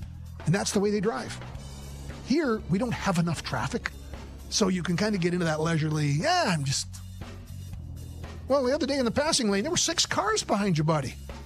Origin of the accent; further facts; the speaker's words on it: Saskatchewan, Canada; my hometown area, northwestern Saskatchewan, way to Jackfish Lake